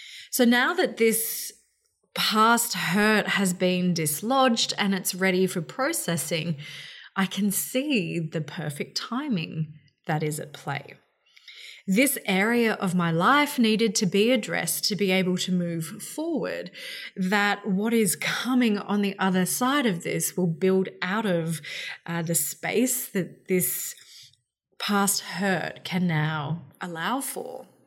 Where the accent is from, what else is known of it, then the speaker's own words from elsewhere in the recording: Brisbane, Queensland, Australia; the floods here in my hometown in Brisbane derailed our entire city.